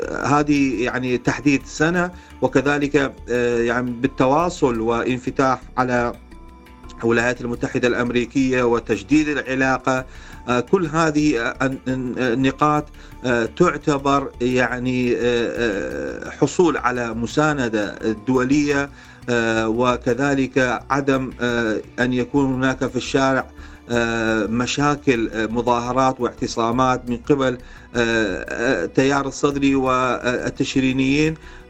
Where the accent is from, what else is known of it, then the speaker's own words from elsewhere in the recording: Iraq; فبما أنه نحن كعراقيين والشعب العراقي قد جرب هذه المسار منذ 19 سنة